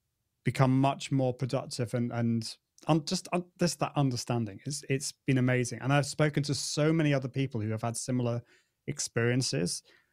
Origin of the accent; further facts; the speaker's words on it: United Kingdom; But also, I'm British, like, and as Brits, we don't tell